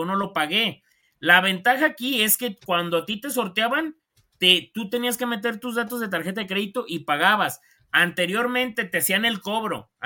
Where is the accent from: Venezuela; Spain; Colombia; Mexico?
Mexico; o sea, como nosotros mexicanos, Estados Unidos y Canadá, tienen una venta